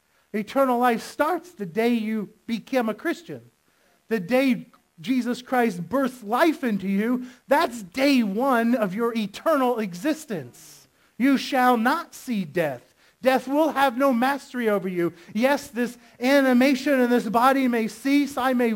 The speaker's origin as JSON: {"language": "English", "region": "Florida", "country": "United States", "said": "We're from Florida. You knew that. But in Florida, we have the beach"}